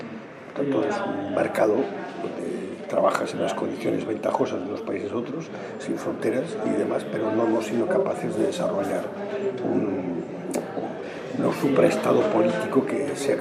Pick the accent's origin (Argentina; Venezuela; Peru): Venezuela; born there; yo nací en Venezuela por casualidad, no tengo nada que ver con Venezuela, mi madre es británica, mi padre era español